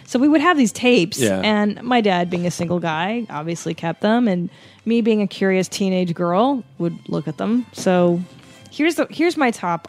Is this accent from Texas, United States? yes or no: no; San Fernando Valley, California, United States; I grew up in the San Fernando Valley.